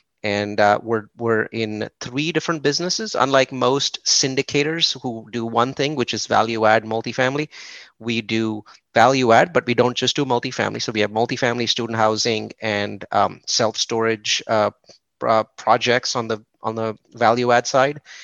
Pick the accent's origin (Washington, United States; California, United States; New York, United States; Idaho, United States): California, United States; I come from Silicon Valley